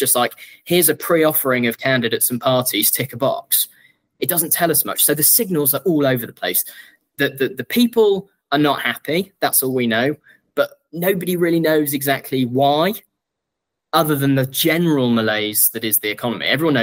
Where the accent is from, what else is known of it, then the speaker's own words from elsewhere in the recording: West Midlands, United Kingdom; I mean, I grew up in the West Midlands.